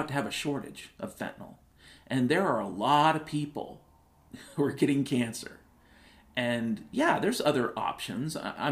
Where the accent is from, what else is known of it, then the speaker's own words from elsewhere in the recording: Washington, United States; What I can tell you from my own experience based upon growing up in Washington State is there's something seriously fucked in the environment.